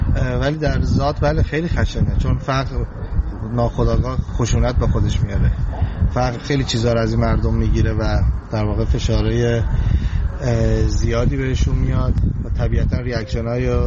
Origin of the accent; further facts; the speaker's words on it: southern Iran, Iran; من خودم چون جنوبی هستم به اون منطقه خیلی علاقه بیشتری دارم، منطقه رو بهتر میفهمم